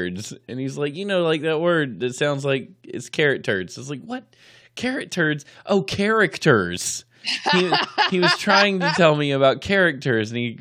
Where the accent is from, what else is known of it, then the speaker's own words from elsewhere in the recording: United States; We're like, we're American. We just sound like this. We have an uninteresting accent.